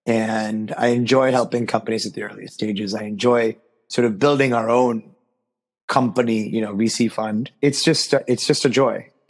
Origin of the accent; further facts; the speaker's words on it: Pittsburgh, Pennsylvania, United States; I grew up in Pittsburgh, which is a sports town.